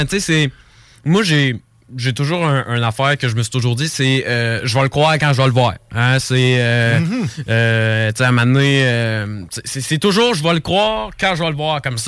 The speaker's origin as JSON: {"language": "French", "town": "Lévis", "region": "Quebec", "country": "Canada", "tie": "born or raised there", "said": "Oui, je suis ici depuis toute ma vie. Je suis né à Lévis."}